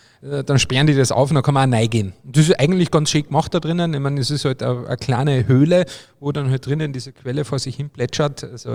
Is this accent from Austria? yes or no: yes; Obervellach, Carinthia, Austria; weil mein Heimatort Oberfellach im Mölltal ist ja eine Partnergemeinde der Stadt Freising